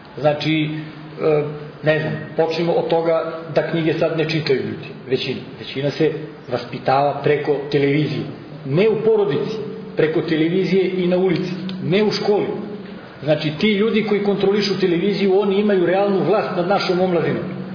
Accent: Serbia; Mi smo kao Srbi

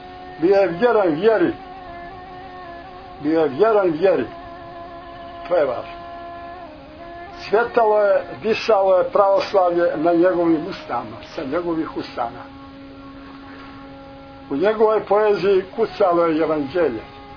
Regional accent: Serbia; ja sam Srbin kao svi ovdje

